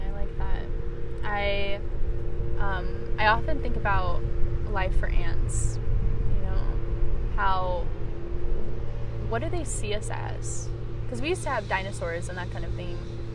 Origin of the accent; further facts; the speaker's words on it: Akron, Ohio, United States; So I always said, you know, Akron, LeBron James, and like Dave Chappelle.